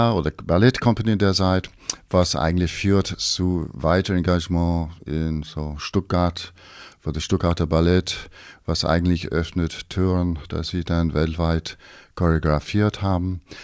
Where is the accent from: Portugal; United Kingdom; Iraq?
United Kingdom; England; German is a second language; also born or lived in Scotland; now in Pforzheim, Germany; Aber gut, ich bin geboren in Schottland, also from the Highlands, ja. Aber ich habe meine ganze Leben lang eigentlich in England, also aufgewachsen war.